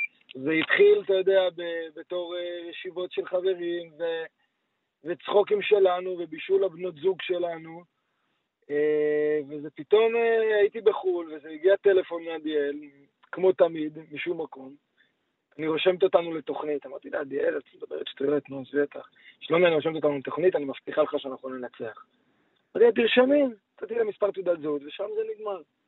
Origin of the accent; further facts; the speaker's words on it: Lod, Central District, Israel; גדלנו באותה עיר, בלוד, אני ואדיאל